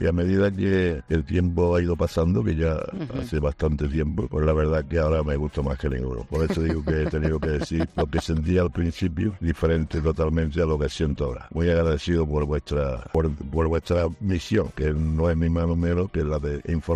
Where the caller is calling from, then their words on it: Seville, Andalusia, Spain; de Sevilla.